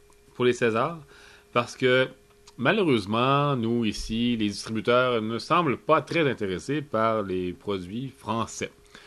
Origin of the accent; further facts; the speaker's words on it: Quebec, Canada; Et il vient tout juste de sortir, nous, chez nous, au Québec.